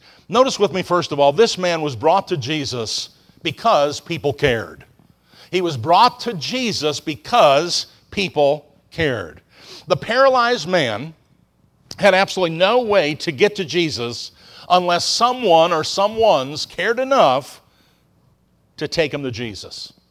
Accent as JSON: {"language": "English", "region": "Florida", "country": "United States", "said": "She said, where are you from? I said, well, I'm from Florida."}